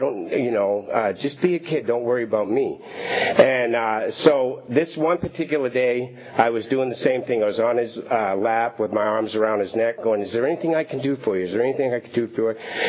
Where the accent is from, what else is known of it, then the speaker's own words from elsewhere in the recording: Maine, United States; I was born and raised in Maine, on the other side of the country.